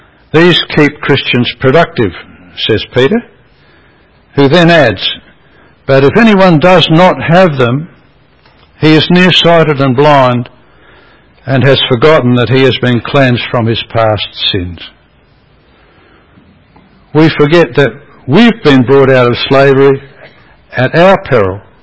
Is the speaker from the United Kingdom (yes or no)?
no; Australia; I mean, that's part of being Australian, isn't it? Rubbish the government.